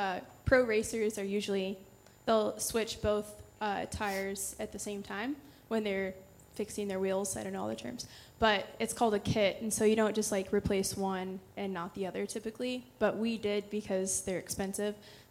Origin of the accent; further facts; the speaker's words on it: Dallas, Texas, United States; which I'm from Dallas.